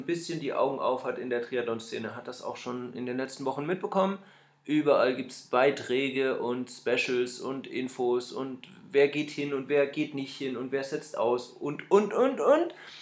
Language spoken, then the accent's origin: German; Swabia, Germany; aber ich als Schwabe bin da immer